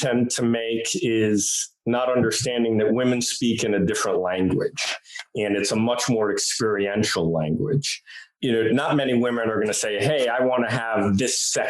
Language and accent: English; New York, United States; You know, I'm from New York, so I call it life